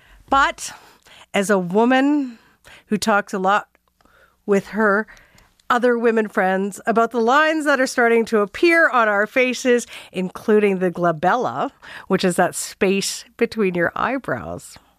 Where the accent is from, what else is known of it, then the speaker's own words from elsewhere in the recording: Saskatchewan, Canada; now in Toronto, Canada; although I'm from Saskatchewan and I live in Toronto and I love both these places